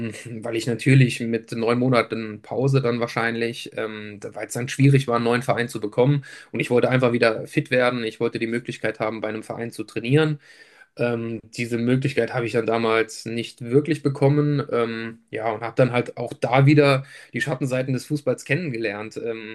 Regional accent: Saarland, Germany; Man verfolgt das natürlich als Saarländer grundsätzlich auch.

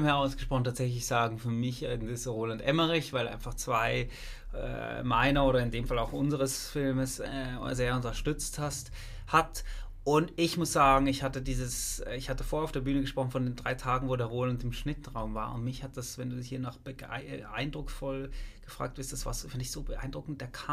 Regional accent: Basel, Basel-Stadt, Switzerland; Ich bin Basler

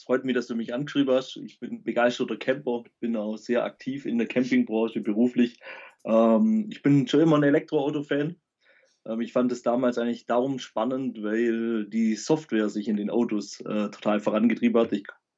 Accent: Baden-Württemberg, Germany; ich komme aus dem Bodenseekreis

